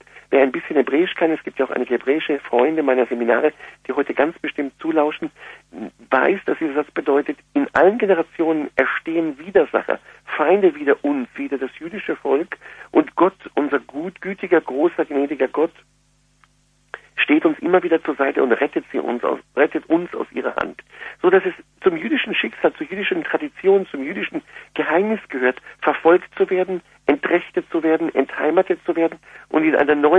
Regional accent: Germany; accent: German; Ich bin, wie man an mir schon hört, an meinem Akzent durch und durch Deutscher, wobei ich aber sehr, sehr gern auch zu meiner österreichischen Vergangenheit bedingt durch die Herkunft meines Vaters stehe. Mein Vater, wie gesagt, ist in Wien geboren.

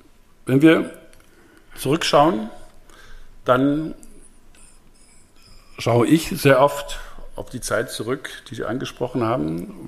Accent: Germany; Ich selbst, wie Sie wissen und eben nochmal gehört haben, bin in einer Diktatur aufgewachsen in der DDR

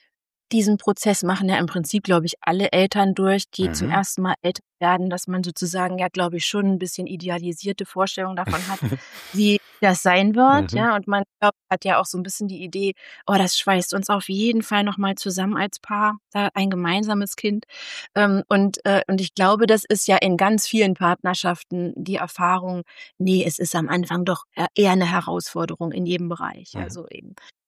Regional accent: Thuringia, Germany; ich habe schon die meiste Zeit meines Lebens in Thüringen, meiner Kindheit in Thüringen gelebt.

